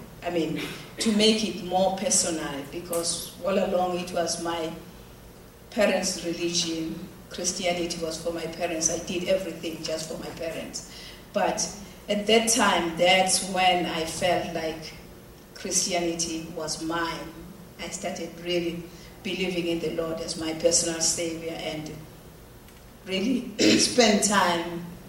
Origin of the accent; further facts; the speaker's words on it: Ingwavuma, KwaZulu-Natal, South Africa; English is a second language; I grew up in South Africa at Ingwavuma, which is this small